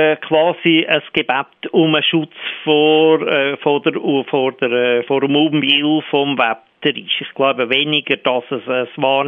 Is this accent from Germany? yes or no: no; Sarnen, Obwalden, Switzerland; Bei uns in Sarnen oder auch bei uns im Rammersberg, da wird mit einer Glocke geläutet.